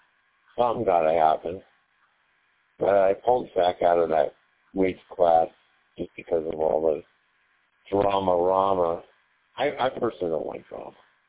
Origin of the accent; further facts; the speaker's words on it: California, United States; moved away as an adult; I'm not from around up here. This is not my hometown. I'm originally from California, Ventura County, Los Angeles area. Yeah, that's my stomping grounds. This is definitely not my stomping grounds. I came out here when I was 43 years old